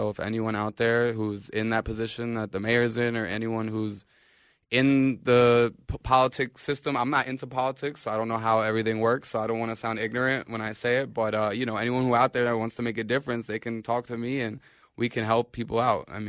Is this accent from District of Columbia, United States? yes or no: no; New York, United States; I mean, we live here, you know. Mm-hmm. We're from New York.